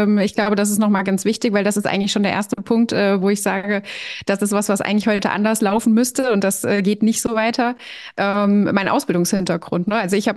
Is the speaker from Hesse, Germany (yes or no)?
yes; Kassel, Hesse, Germany; ich komme aus Kassel, also die Mitte Deutschlands, immer gut für Reisen.